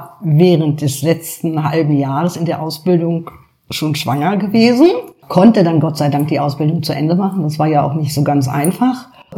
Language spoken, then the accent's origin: German; Göttingen, Lower Saxony, Germany; bin ich in Göttingen, am Waageplatz, in dem jetzigen Haus der Heilsarmee. Also ein richtiges Göttinger Kind. Auch noch innerhalb des Walds, wo man hingehört als Göttingerin, meine ich. Bin jetzt, ja, wie alt bin ich jetzt? Jahrgang 47.